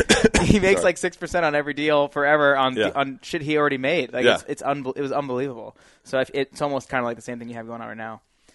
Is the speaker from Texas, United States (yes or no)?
no; Toms River, New Jersey, United States; My grandfather actually built an entire community where I grew up in Toms River, New Jersey.